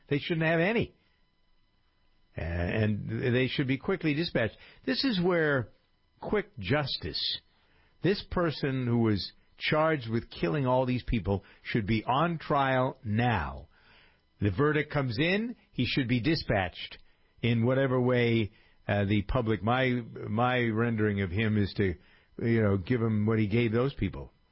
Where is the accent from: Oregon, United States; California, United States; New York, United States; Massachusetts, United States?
Massachusetts, United States; Framingham; born or raised there